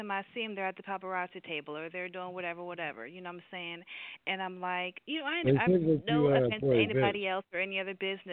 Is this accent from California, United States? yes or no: no; Mississippi, United States; now in Tampa, United States; But I'm originally from Mississippi. I now live in the Florida area, in the Tampa area.